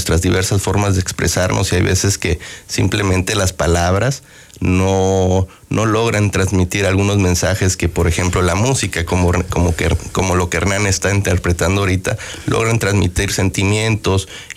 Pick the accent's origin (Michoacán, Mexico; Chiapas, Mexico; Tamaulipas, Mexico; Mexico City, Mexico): Chiapas, Mexico; Incluso con nuestra naturaleza como mexicanos, que siempre hemos sido unas personas muy tranquilas